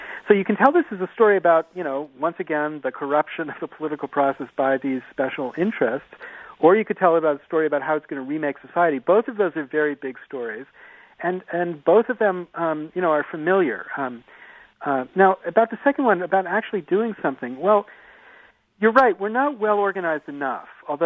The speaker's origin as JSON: {"language": "English", "region": "Pennsylvania", "country": "United States", "tie": "born or raised there", "said": "I grew up in Pennsylvania."}